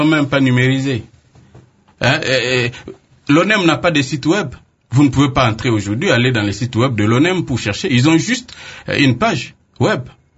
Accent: Mbandaka, Équateur, DR Congo; je viens de Mbandaka

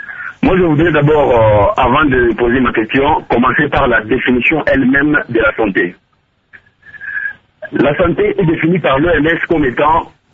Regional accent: Kolwezi, Lualaba, DR Congo; un cas qui est en train de se vivre ici chez nous à Kolwezi.

